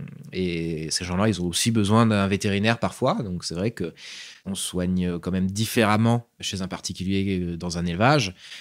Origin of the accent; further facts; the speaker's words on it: Grenoble, Auvergne-Rhône-Alpes, France; donc je suis vétérinaire depuis 3 ans. Je suis grenoblois à la base.